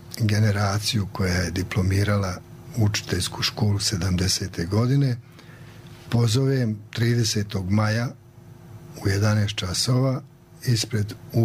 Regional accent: Mostar, Federation of Bosnia and Herzegovina, Bosnia & Herzegovina; born there; I ja i sestra smo se rodili u Mostaru.

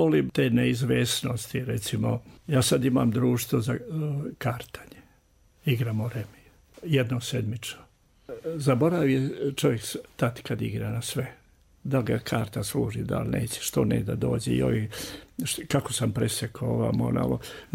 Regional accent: Banja Luka, Republika Srpska, Bosnia & Herzegovina; also born or lived in Kačulica / Čačak / Belgrade; ja ne živim ni u Banja Luci, gdje sam najveći deo života proveo. Ni u Kačulica gdje sam rođen, ni u Čačku gdje sam gimnaziju završio. Ni u Beogradu gdje sam studirao

